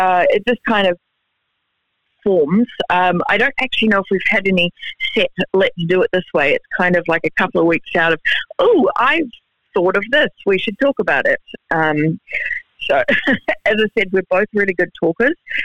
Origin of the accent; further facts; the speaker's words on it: Hong Kong; Both of us are big foodies, and we grew up in Hong Kong, so we had a real Asian influence in our culinary experience.